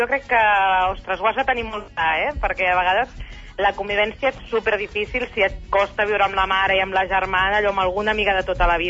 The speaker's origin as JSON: {"language": "Catalan", "town": "Granollers", "region": "Catalonia", "country": "Spain", "said": "Jo soc de Granollers, i la veritat és que, de moment, em quedo a la meva ciutat."}